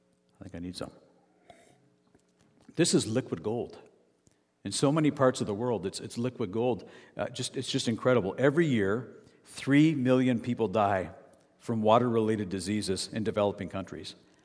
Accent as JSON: {"language": "English", "country": "Canada", "said": "because we're Canadian, so we apologize."}